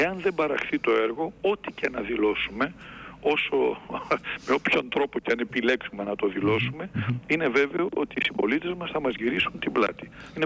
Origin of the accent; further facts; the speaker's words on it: Thessaloniki, Central Macedonia, Greece; και εγώ και ως θεσσαλονικιός βουλευτής